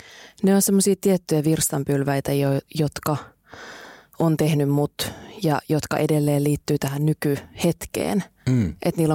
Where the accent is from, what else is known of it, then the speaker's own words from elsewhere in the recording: Kuusamo, North Ostrobothnia, Finland; Mä oon syntynyt Kuusamossa ja kasvanut isossa perheessä, jossa on ollut 6 lasta, äiti ja isä.